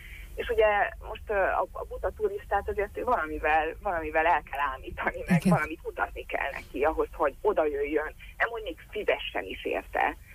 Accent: Satu Mare, Satu Mare County, Romania; az én szülővárosom Szatmárnémeti

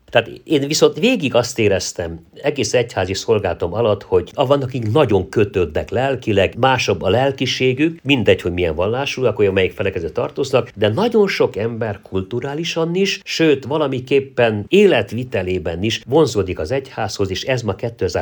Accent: Póka, Hungary; azt az otthont, amiben felnőttem és gyermekkorom szép világa volt Pókában

